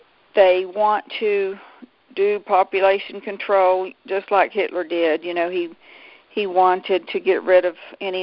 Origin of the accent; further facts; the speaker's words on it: Duncan, Oklahoma, United States; Well, that happened in my hometown anyway, in Duncan, Oklahoma.